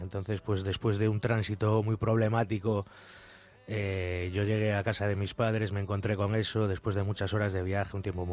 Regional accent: A Coruña, Galicia, Spain; Entonces me lo llevé un poquito al norte, yo soy de Coruña

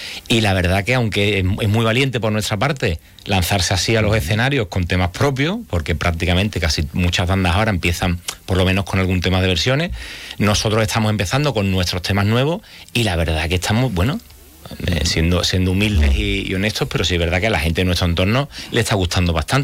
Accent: Jerez, Andalusia, Spain; Somos más de Jerez y la campiña y las playas de Cádiz

